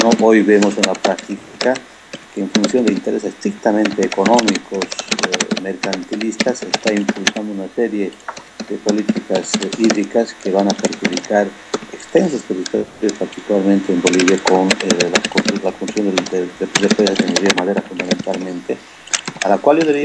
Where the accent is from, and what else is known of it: Ecuador